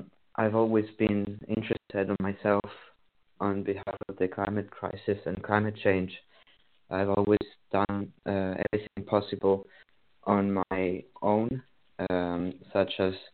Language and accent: English; Italy; I am from Italy, as you mentioned.